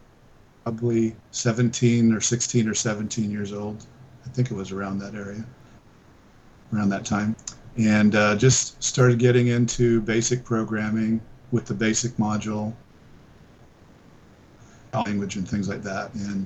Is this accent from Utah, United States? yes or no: yes; Salt Lake City, Utah, United States; I'm a senior software engineer and Atari history. I grew up in Salt Lake City, Utah with the other two fellows here.